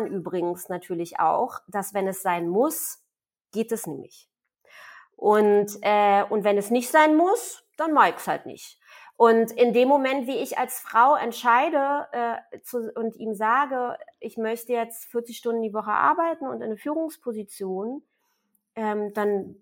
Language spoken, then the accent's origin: German; eastern Germany, Germany; Also ich komme auch aus dem Osten.